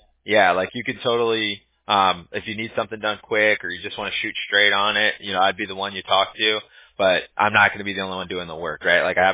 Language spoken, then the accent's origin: English; Huntington Beach, California, United States; I'm from California, though. Like, I grew up in Huntington Beach. So, I mean, yeah, I've lived by the ocean my whole life.